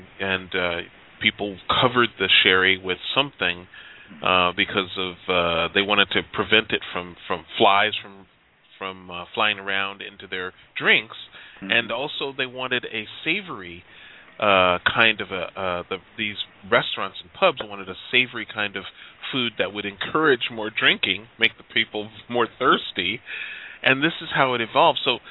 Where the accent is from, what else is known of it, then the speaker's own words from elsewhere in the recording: Chicago, Illinois, United States; now in Southern California, United States; when I first came to California, one of the things that, I'm from Chicago, and although there's a large Hispanic population in Chicago